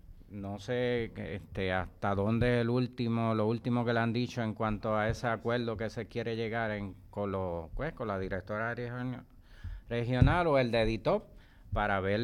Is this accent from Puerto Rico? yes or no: yes; Lares, Puerto Rico; also born or lived in Castañer; Sí, Castañel. Yo nací en Castañel. Yo soy de Lares.